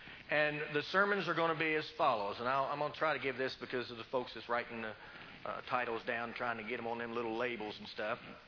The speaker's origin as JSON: {"language": "English", "region": "Virginia", "country": "United States", "said": "Well, see, I'm from Virginia, and you've got to be 24 inches in the ground."}